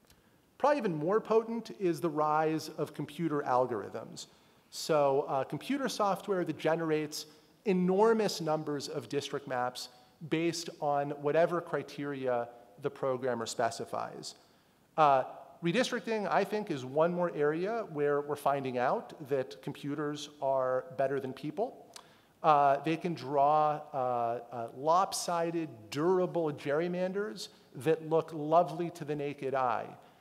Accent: Illinois, United States; there's no reason for my home state of Illinois, for example, not to draw a district that has 55% Democrats in Chicago

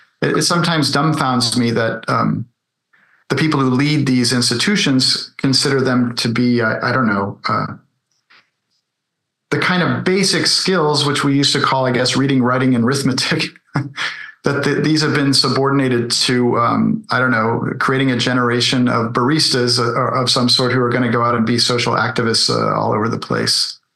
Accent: Connecticut, United States; And, you know, in my home state of Connecticut, there is a bullying statute, but it has no teeth.

